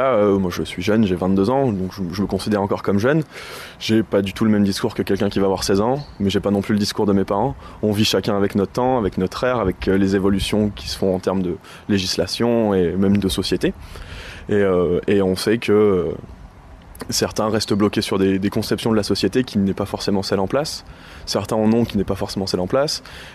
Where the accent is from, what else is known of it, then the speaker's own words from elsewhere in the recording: Romorantin, Centre-Val de Loire, France; ce matin moi je suis de Romorantin, donc à tout près d'ici